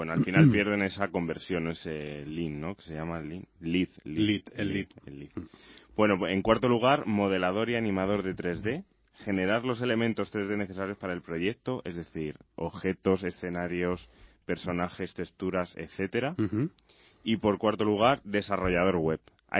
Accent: Madrid, Community of Madrid, Spain; Es que soy de Madrid.

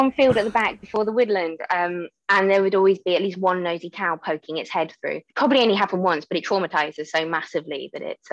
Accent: Cranmore, South West England, United Kingdom; I was born at home in Cranmore, so I count myself as Somerset born and bred

